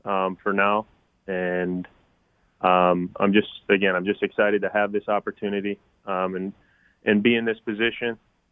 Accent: Minnesota, United States; I grew up a Twins fan because I'm from Minnesota.

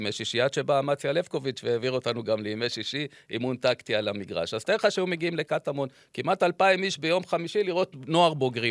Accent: Jerusalem, Jerusalem District, Israel; born there; קטמון, אני נולדתי שם. אני נולדתי צמוד למגרש, רחוב התפירה.

